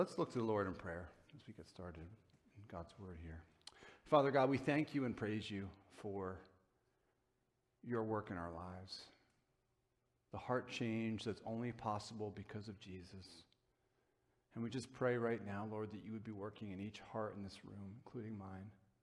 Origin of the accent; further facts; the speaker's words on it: New Jersey, United States; fairly close to where I grew up in Bergen County.